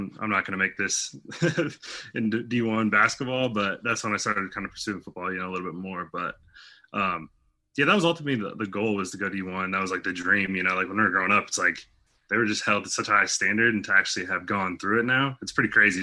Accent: Iowa, United States; like for us growing up in Iowa and no pro sports, like that's it for us.

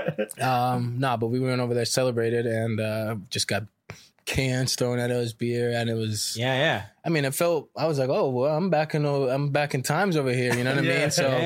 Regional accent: Costa Rica; I mean, growing up in Costa Rica, that's the big price right there.

